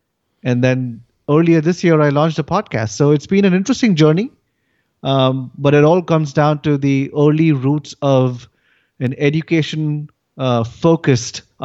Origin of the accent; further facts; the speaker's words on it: Mumbai, Maharashtra, India; moved away; I grew up in India in a city called Bombay, which is now called Mumbai. I still have a tendency to call it Bombay just because that's what it was before I left India. And I was raised there.